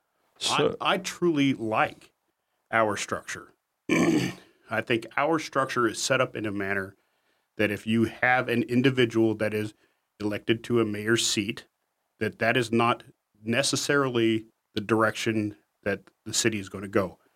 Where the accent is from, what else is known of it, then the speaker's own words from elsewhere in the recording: Alaska, United States; I come from a construction background, born and raised in Alaska, down on the Kenai Peninsula.